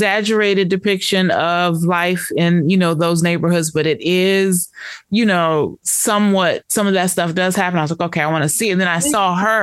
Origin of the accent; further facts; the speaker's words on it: United States; Whereas growing up in the United States, it was something that for many